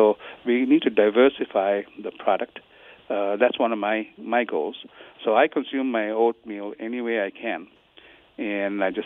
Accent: Butterworth, Penang, Malaysia; I grew up on Quaker oats, when I was a kid in Butterworth, West Malaysia.

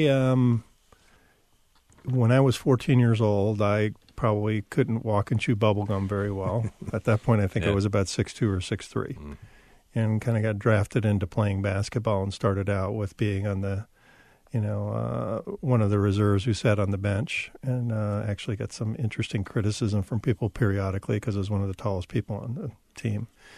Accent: Columbia, South Carolina, United States; So I grew up in Columbia, so the University of South Carolina main campus is there

